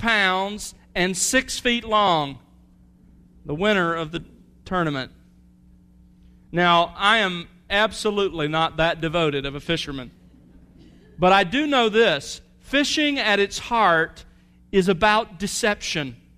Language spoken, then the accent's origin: English; Gulf Coast, United States; When I grew up on the Gulf Coast, we often went fishing for short periods of time